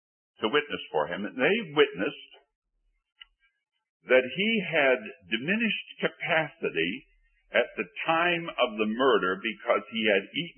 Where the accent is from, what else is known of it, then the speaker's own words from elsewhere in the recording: Somerville, Massachusetts, United States; I was brought up in Somerville.